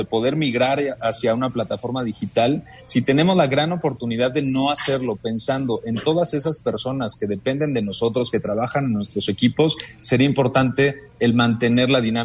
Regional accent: Mexico; Es un gran reto para nosotros como mexicanos el que después de esta pandemia podamos pensar ahora sí en cómo le hago para que al otro le vaya bien, no nada más a mí.

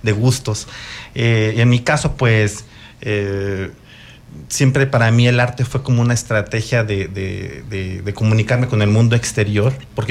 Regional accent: Hidalgo, Mexico; also born or lived in San Luis Potosí; Crecí en Hidalgo y me vine para acá a estudiar la carrera en la UAC.

